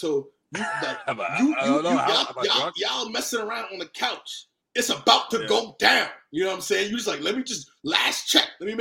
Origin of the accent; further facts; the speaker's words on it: New York, United States; I'm just saying, I'm from New York.